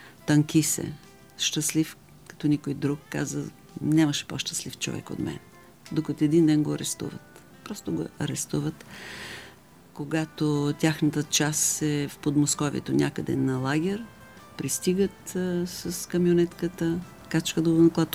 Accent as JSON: {"language": "Bulgarian", "town": "Razlog", "region": "Blagoevgrad Province", "country": "Bulgaria", "said": "аз съм от Разлог"}